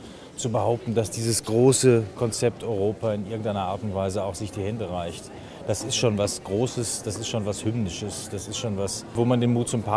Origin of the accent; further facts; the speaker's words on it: Vienna, Austria; Ich komme aus Wien.